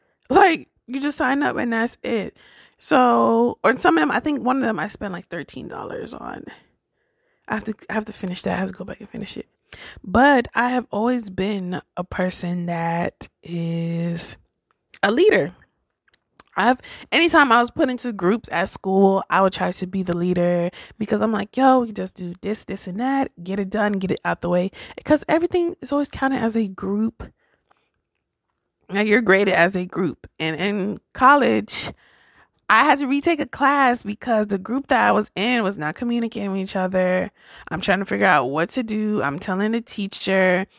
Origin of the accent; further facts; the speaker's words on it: United States; born there; I'm Caribbean and I was born in America